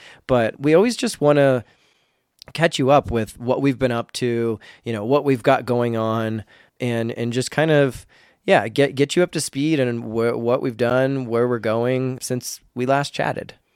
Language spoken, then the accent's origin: English; Florida, United States; And I grew up in Florida.